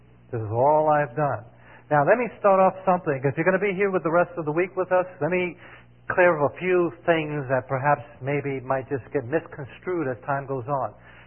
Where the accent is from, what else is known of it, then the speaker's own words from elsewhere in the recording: New York City, New York, United States; now in Miami, United States; I grew up in New York City. I live in Miami.